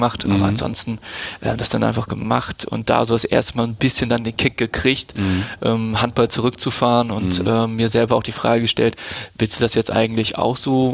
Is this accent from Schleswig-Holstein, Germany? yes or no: yes; Lübeck, Schleswig-Holstein, Germany; also born or lived in Hamburg; Dann in Lübeck zur Schule gegangen, ist auch keine Großstadt. Und dann zu der Ausbildung dann nach Hamburg gezogen.